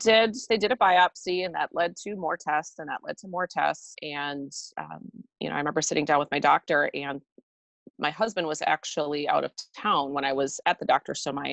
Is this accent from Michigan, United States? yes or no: no; Minnesota, United States; We actually were living in Arizona at the time, which we are from Minnesota, which is where we live now.